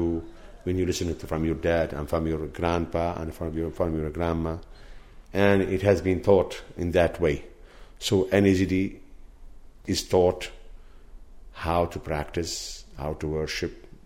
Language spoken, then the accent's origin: English; Syria; English is a second language; now in Providence, United States; I came from Syria.